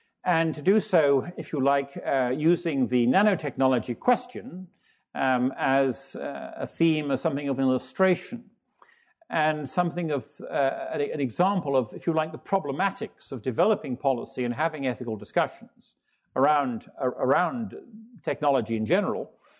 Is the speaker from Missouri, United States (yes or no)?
no; Chicago, Illinois, United States; accent: Chicago; also born or lived in United Kingdom; As you adjust, I'm from Chicago, as you can tell. As you adjust to my Chicago accent, I will tell you a story. We moved here from the UK almost 20 years ago now.